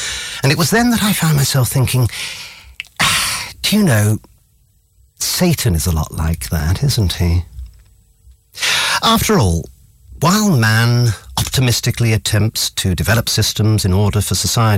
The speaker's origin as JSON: {"language": "English", "country": "United Kingdom", "said": "I am also British, and thus find people pushing in queues to be incredibly annoying."}